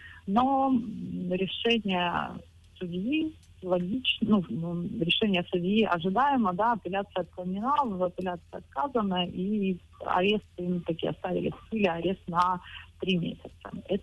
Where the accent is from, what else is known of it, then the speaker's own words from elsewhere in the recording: Ukraine; очень радостно отзываются и реагируют, когда слышат, что я из Украины.